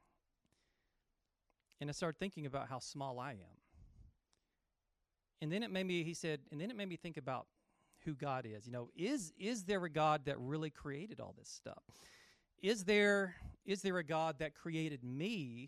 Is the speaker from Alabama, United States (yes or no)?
yes; Birmingham, Alabama, United States; lives back in Birmingham, my hometown.